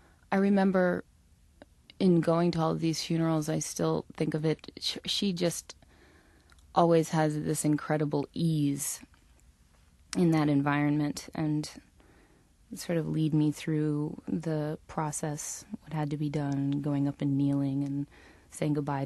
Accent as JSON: {"language": "English", "town": "New Haven", "region": "Connecticut", "country": "United States", "tie": "born or raised there", "said": "I grew up in New Haven, Connecticut, and I grew up singing and studying singing"}